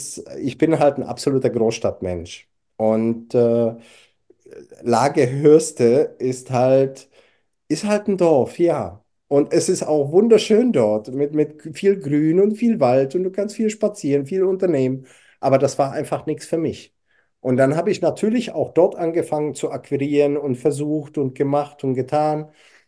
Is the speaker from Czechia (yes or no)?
yes; Czechia; Wo kommt denn der her? Und dann sage ich, naja, ich komme aus der Tschechei und so dies und das.